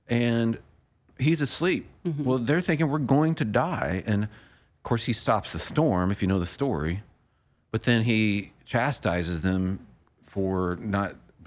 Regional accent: Midwest, United States; I'm from the Midwest.

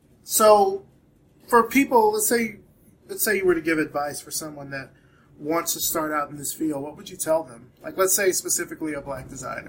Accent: Deep South, United States; I grew up in the Deep South, dirt road country.

